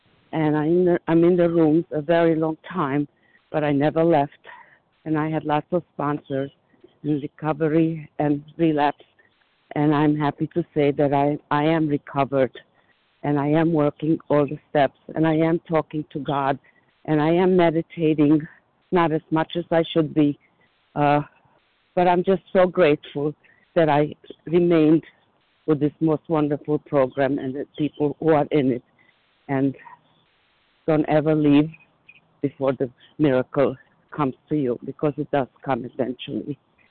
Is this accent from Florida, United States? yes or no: yes; Florida, United States; I'm from Florida.